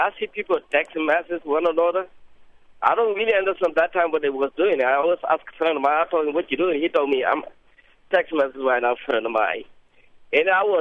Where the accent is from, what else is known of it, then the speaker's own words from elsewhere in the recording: Senegal; now in Milwaukee, United States; Yeah, I'm from Senegal, but I remember the last time when I went back to Africa